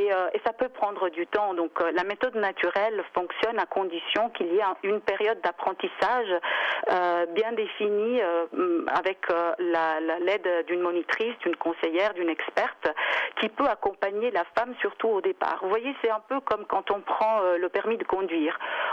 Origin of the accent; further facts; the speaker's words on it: Italy; French is a second language; Et je suis italienne, en plus j'ai appris le suisse